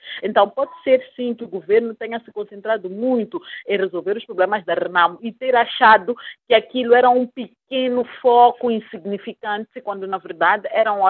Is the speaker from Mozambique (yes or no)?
yes; Mozambique; nós, como moçambicanos, devemos pegar neste estudo e fazer uma reflexão profunda